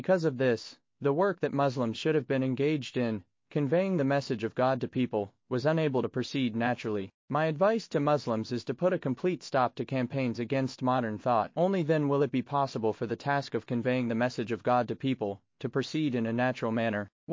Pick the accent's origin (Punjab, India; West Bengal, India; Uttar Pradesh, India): Uttar Pradesh, India; Badriya; born there; According to official records, I was born on January 1, 1925. I was born in a village called Badriya, which is in the Azamgarh district of Uttar Pradesh.